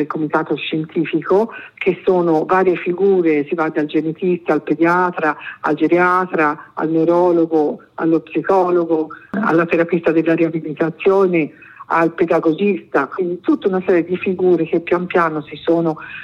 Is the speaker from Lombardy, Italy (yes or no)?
no; San Casciano in Val di Pesa, Tuscany, Italy; perché io sono di San Casciano